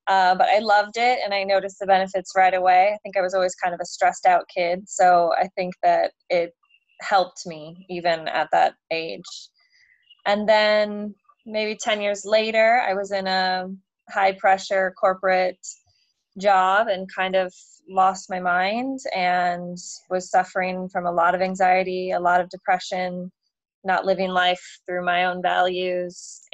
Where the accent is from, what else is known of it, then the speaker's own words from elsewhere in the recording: California, United States; also born or lived in Hong Kong; My family, we did a stint in Hong Kong for a few years, but more or less all over the coast of California.